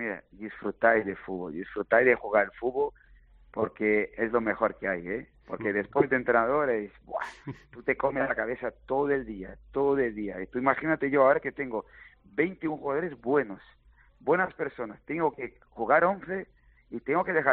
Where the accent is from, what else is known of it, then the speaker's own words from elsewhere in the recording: Rio Grande do Sul, Brazil; en Brasil yo vivo a 150 kilómetros de Argentina, ¿sabes? Yo soy ahí de la Pampa